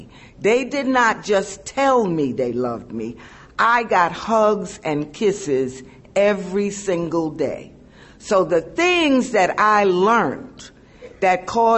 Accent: New York, United States; And as I said, yes, I was born and bred in Harlem. I'm an only child.

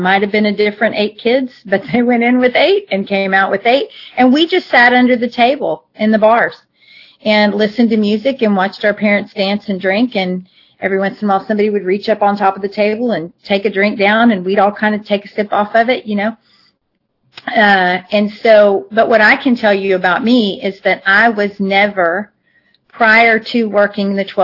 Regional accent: Austin, Texas, United States; I grew up in Austin, Texas, in the Hill Country, and I'm Irish and Italian and Comanche Indian.

